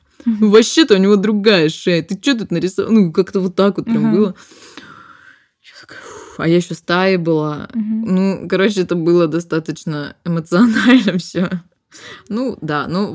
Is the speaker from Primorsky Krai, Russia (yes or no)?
no; Omsk, Omsk Oblast, Russia; Я вообще из Омска, жила в Омске в тот момент.